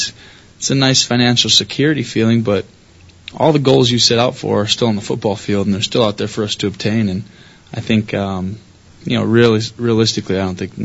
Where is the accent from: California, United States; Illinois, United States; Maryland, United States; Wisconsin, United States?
Wisconsin, United States; Well, I think, you know, growing up in Wisconsin, you can't help but like the Packers and like Favre.